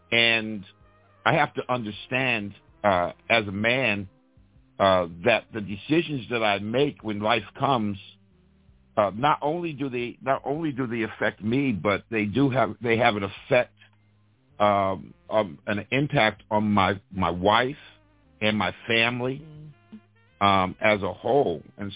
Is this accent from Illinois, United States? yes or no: no; Middletown, New York, United States; I'm proud and honored to be the lead pastor of Faith Alive Ministries here in Middletown, New York. And, you know, this is my hometown.